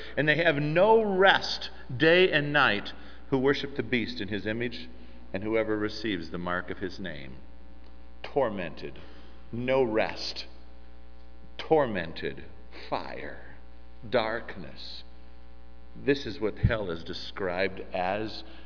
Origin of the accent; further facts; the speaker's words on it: United States; I'm an American.